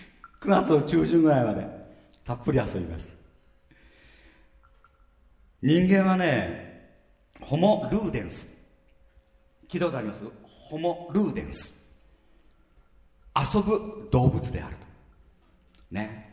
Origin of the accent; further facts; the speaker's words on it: Marumori, Miyagi, Japan; たまに僕らの田舎にもあるんですけども、まああれ丸森っていうところに集団生活してるね